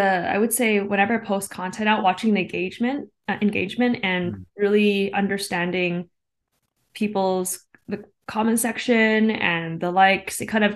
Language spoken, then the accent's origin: English; Canada; For me as well, like being Asian Canadian, like I felt like I needed to show that we have a voice being Asian